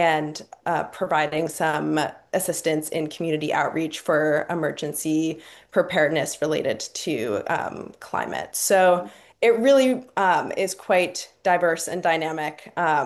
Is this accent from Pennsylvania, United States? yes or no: no; Portland, Maine, United States; I grew up in Portland, Maine, and attended Maine Coast Waldorf School for my whole life up through 12th grade